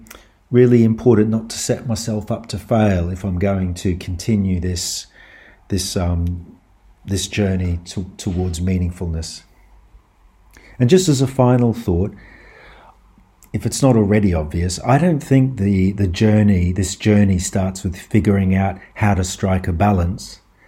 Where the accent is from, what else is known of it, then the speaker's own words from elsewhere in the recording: Australia; now in France; I'm Australian. I live in France